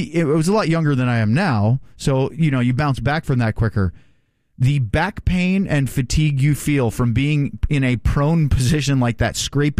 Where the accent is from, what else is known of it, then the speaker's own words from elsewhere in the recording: Maine, United States; I grew up in Maine.